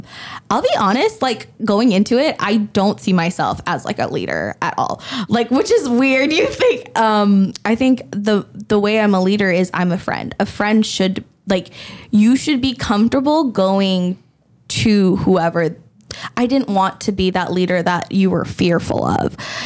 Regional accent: Bangladesh; So I'm actually an immigrant and I'm from Bangladesh.

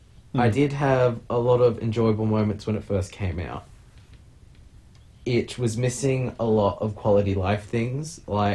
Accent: Australia

